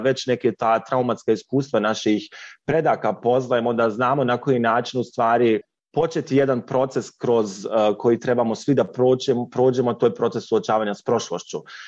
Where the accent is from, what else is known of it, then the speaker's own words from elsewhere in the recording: Bosnia & Herzegovina; ja sam rekao dolazim iz Bosne i Hercegovine